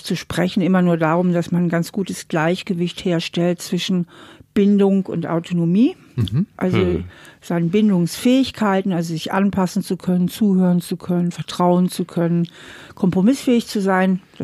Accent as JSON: {"language": "German", "country": "Germany", "lives_now": "United States", "said": "Ich bin ja auch Deutsche"}